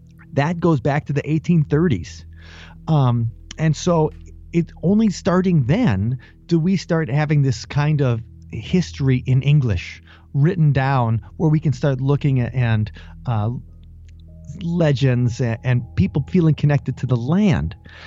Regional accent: Wisconsin, United States; is because growing up in Wisconsin, while the, you know, you can make jokes about the dairy state and stuff, it's a beautiful place.

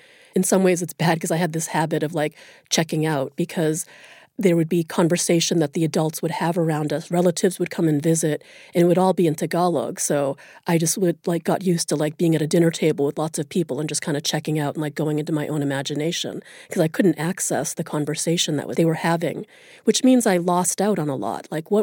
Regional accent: United States; I was read as an American, which of course I am

